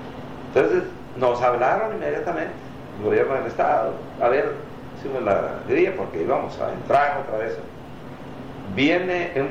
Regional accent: Santo Tomás, Baja California, Mexico; Yo soy originario de Santo Tomás, de un rancho. No terminé mi primaria por condiciones de la... Mira, no había más de cuarto año.

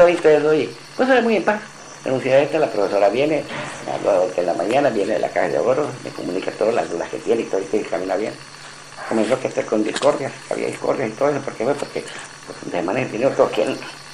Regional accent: Tepehuanes, Durango, Mexico; Tepehuanes. Y todas las casas son de adobe. Ahí no usaba el blog tan cemento, como en México.

